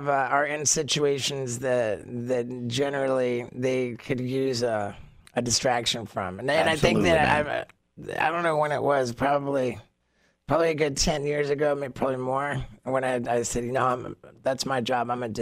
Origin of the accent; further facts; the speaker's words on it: England, United Kingdom; born there; My mom was born in Canada, and dad was born in the States, and I was born in England.